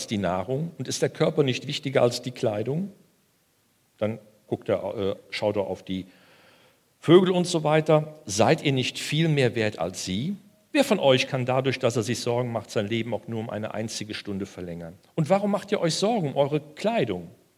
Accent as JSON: {"language": "German", "town": "Altenahr", "region": "Rhineland-Palatinate", "country": "Germany", "tie": "born or raised there", "said": "an die Menschen im Ahrtal, wo ich herkomme, ich bin in Altenahr aufgewachsen, in Ahrweiler zur Schule gegangen"}